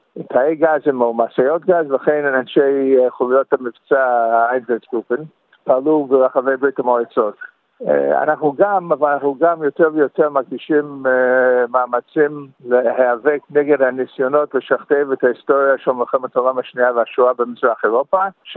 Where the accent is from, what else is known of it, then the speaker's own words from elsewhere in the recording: United States; Hebrew is a second language; now in Israel; אני יליד ארצות הברית, כפי שתשמעו מהמבטע שלי. אבל עליתי לפני כמעט 50 שנה ארצה